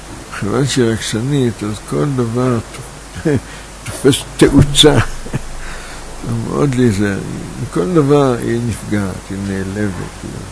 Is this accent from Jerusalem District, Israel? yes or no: yes; Jerusalem, Jerusalem District, Israel; עכשיו אני ירושלמי.